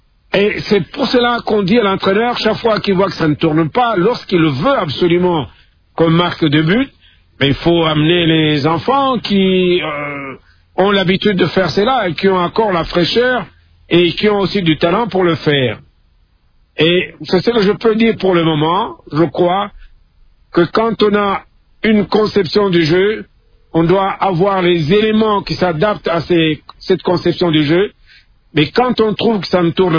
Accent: Kamina, Haut-Lomami, DR Congo; je suis un natif de Kamina, hein, la base de Kamina.

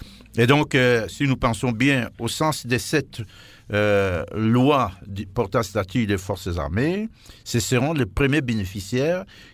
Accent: DR Congo; que ce soit chez nous, en République démocratique du Congo

